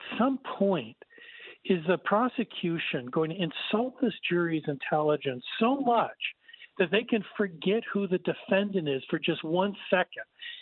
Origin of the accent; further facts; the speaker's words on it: Chicago, Illinois, United States; I say that as a Chicagoan